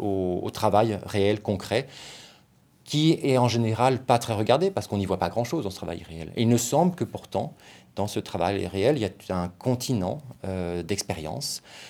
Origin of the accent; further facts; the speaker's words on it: France; Donc, à mon accent, tu sais que je suis français, même si je travaille à Genève.